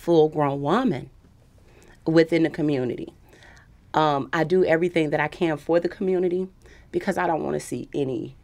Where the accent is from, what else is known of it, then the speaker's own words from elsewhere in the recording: Woodlawn, Illinois, United States; Growing up in Woodlawn, a lot of the things that I see today, I saw back in the 70s and in the 80s as a little girl.